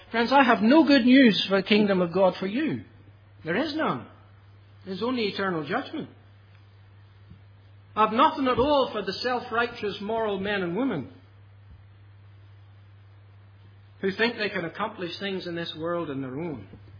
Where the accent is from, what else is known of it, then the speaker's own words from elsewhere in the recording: Australia; You and I have the honour of being Australian citizens, even though you don't have an accent like mine. I'm still proud to be an Australian citizen.